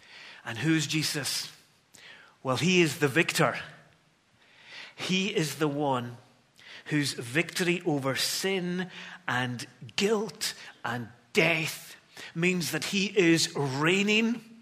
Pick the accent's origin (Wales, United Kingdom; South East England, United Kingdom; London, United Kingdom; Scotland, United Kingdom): Scotland, United Kingdom; being Scottish rugby fans, you know, our expectations have to be tempered with reality, don't they?